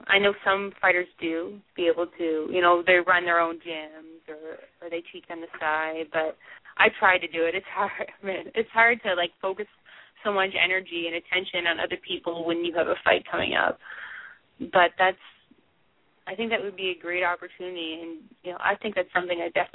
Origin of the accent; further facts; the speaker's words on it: Canada; I was in Canada, I was in Winnipeg, which is not really my hometown, but I almost had that feeling of it being my hometown, you know, being Canadian.